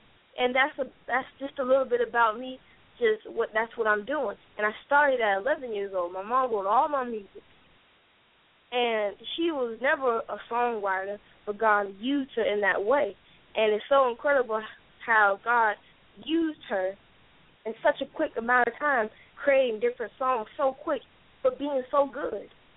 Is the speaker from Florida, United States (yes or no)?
yes; Jacksonville, Florida, United States; I am 12 years old, and I'm from Jacksonville, Florida.